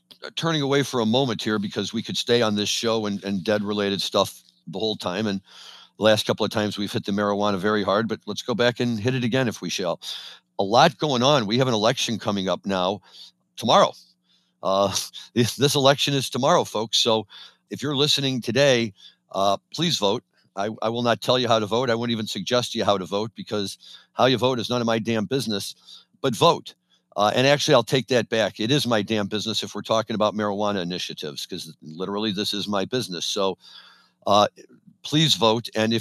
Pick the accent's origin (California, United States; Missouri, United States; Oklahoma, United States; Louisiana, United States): Missouri, United States; Missouri's my home state, and I was still surprised they got medical.